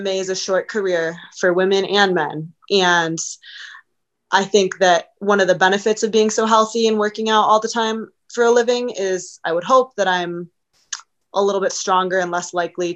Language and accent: English; Midwest, United States; also born or lived in Michigan; now in New Mexico, United States; I moved here to New Mexico maybe 2 years ago now to fight out of my gym, Fit NHB. I moved from Michigan, originally from the Midwest